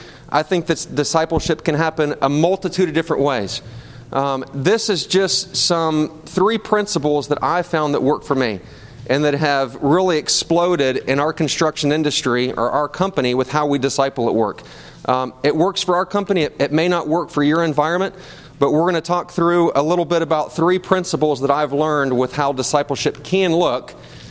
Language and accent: English; Charlotte, North Carolina, United States; So born and raised in Charlotte, went to school at the community college here at CPCC.